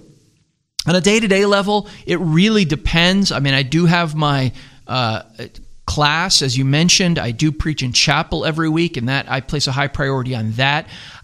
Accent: Philadelphia, Pennsylvania, United States; now in Greenville, United States; We're both from the Philadelphia area, and we probably will never stop being Phillies fans, but we probably also want to stay in Greenville as long as we can.

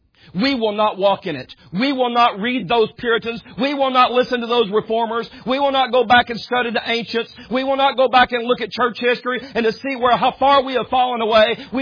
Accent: United States; I'm including us in the lump or the whole because we're American Christians.

